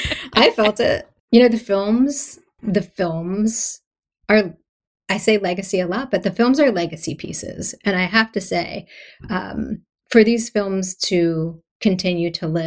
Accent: Philadelphia, Pennsylvania, United States; I'm from Philadelphia. I have no right making a film about Canada.

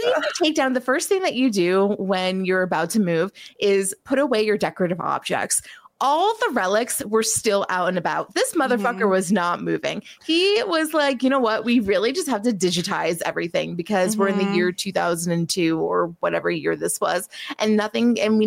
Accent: New Jersey, United States; I am from New Jersey, of course.

